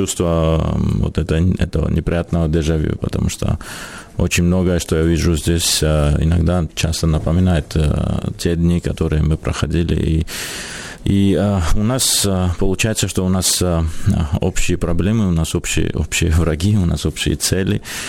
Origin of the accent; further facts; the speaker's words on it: Georgia; Russian is a second language; Я как грузин хочу сказать, что представляю нацию